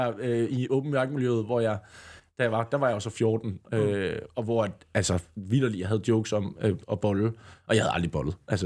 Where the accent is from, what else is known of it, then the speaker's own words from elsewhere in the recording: Aarhus, Central Denmark Region, Denmark; selvom jeg er fra Aarhus